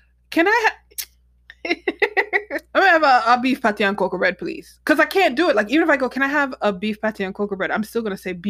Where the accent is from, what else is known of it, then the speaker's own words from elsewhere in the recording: New York, United States; I find that it's both like as a New Yorker and as a Caribbean person.